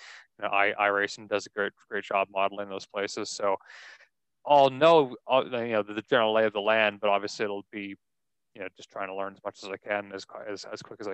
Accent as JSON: {"language": "English", "town": "Toronto", "region": "Ontario", "country": "Canada", "tie": "born or raised there", "said": "my hometown race, the Toronto Indy, that's a big one for us."}